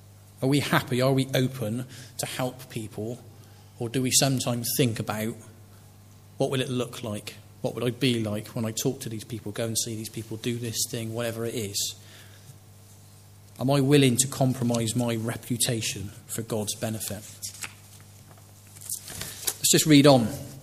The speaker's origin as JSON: {"language": "English", "town": "Bristol", "region": "South West England", "country": "United Kingdom", "said": "I come from Bristol, I can't help it. It's just the way it is."}